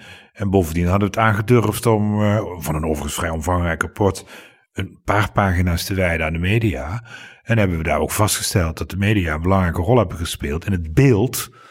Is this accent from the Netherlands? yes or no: yes; Limburg, Netherlands; Ja, ik ben geen Brabander. Nee, ik ben Limburger.